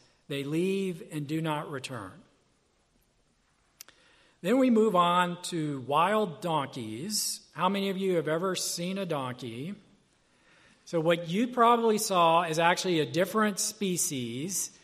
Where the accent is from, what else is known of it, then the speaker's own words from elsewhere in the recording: the South, United States; I'm from the South, so the thing that comes to my mind is kudzu.